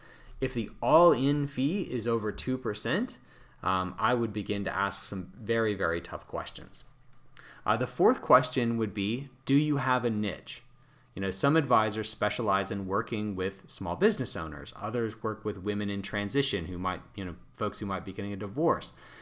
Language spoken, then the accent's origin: English; United States; now in Canada; So even though I'm living in Canada right now, I'm an American, and in this country, in my home country, there is still not a global fiduciary standard.